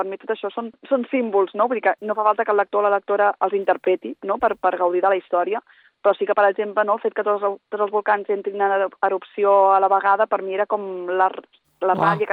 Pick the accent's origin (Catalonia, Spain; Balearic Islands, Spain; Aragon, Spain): Catalonia, Spain; Olesa de Montserrat; jo vaig viure en un poble, bueno, soc d'Olesa, no? I una mica, vull dir, Olesa no és la mateixa ara que quan jo vaig a finals dels 80, principis dels 90